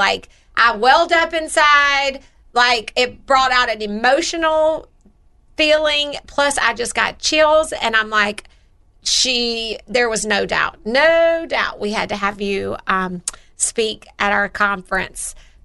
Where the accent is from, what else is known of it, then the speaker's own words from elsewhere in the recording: Mobile, Alabama, United States; I'm from Mobile, Alabama, so okay. I'm from down there.